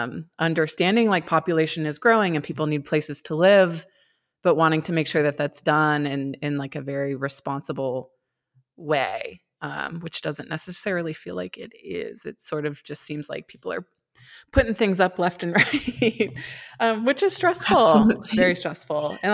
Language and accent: English; Maine, United States; I grew up in Maine, and, Southern Maine, where I'm from, is like a little more developed